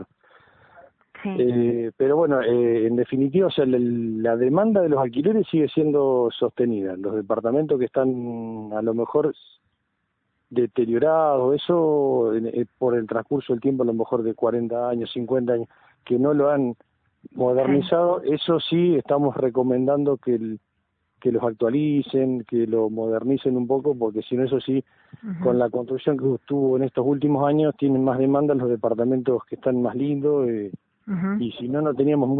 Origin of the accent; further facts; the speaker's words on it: Buenos Aires Province, Argentina; yo no soy nacido en Rosario, soy de una ciudad chica de provincia de Buenos Aires